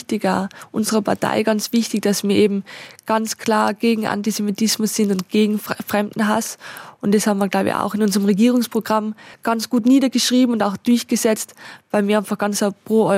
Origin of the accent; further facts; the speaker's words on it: Austria; Bei uns in Österreich gibt es die persönliche Assistenz